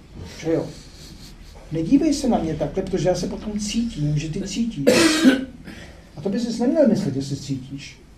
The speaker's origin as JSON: {"language": "Czech", "region": "Bohemia", "country": "Czechia", "said": "Já jsem nebyl standardní, já jsem pocházel z Čech a to z mě dělalo takového slovanského divného, jako takového prostě anomálii."}